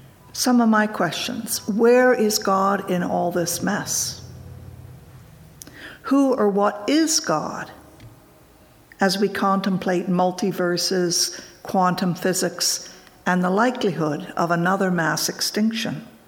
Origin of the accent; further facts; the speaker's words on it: Ontario, Canada; moved away; I'm a refugee from Ontario, and my husband and I moved here about 14 years ago, and I've been active in the United Church ever since.